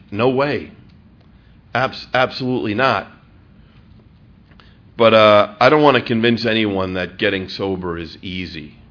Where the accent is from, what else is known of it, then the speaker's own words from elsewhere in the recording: New York, United States; I'm Irish Catholic and I'm from New York